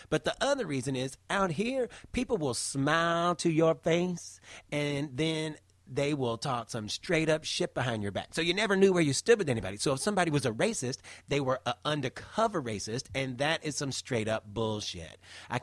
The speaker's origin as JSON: {"language": "English", "region": "North Carolina", "country": "United States", "tie": "born or raised there", "said": "I am a redneck from the South, grew up in North Carolina, small town outside of Charlotte, and I was exposed to all kind of racism growing up"}